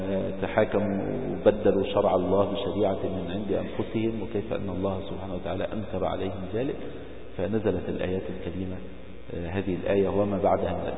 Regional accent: Egypt; عندنا في مصر أيضا الأديرة القديمة

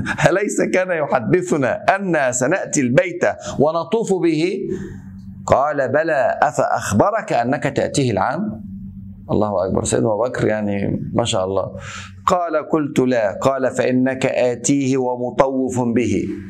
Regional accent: Egypt

